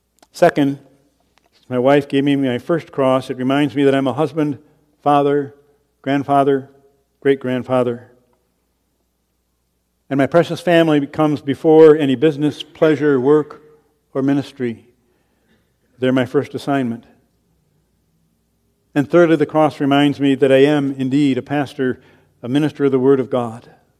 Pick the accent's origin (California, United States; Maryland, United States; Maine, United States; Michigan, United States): Michigan, United States; Kalamazoo; Growing up in Kalamazoo, there was what was called a roundhouse.